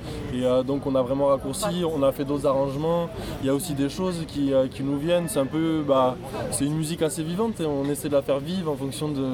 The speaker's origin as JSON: {"language": "French", "town": "Toulouse", "region": "Occitanie", "country": "France", "said": "Moi, c'est vrai que je suis toulousain"}